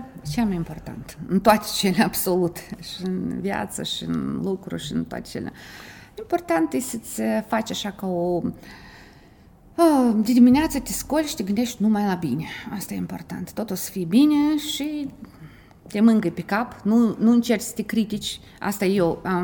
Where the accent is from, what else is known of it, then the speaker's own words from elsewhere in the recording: Moldova; Moldova, eu sunt din Moldova